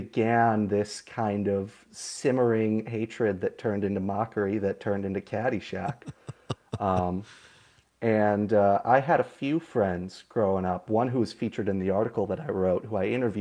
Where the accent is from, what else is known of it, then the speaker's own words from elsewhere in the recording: Wilmette, Illinois, United States; I'm from Wilmette, Illinois, on Chicago's north side.